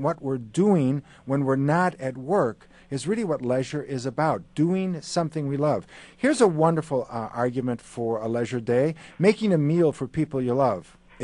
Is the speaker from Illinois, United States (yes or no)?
yes; Chicago, Illinois, United States; I'm from Chicago, so I'm willing to sign that petition again and again